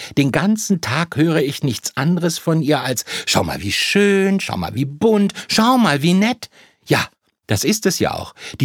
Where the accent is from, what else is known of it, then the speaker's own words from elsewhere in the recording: Recklinghausen, North Rhine-Westphalia, Germany; now in Amsterdam, Netherlands; Wer will denn bitte wieder zurück nach Recklinghausen? Nichts gegen meine Heimatstadt.